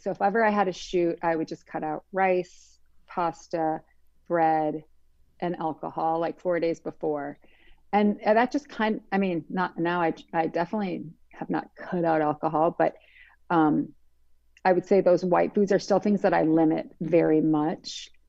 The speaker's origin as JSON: {"language": "English", "region": "Midwest", "country": "United States", "tie": "born or raised there", "said": "I grew up in the Midwest. I had steak and potatoes and lots of casseroles and things like that."}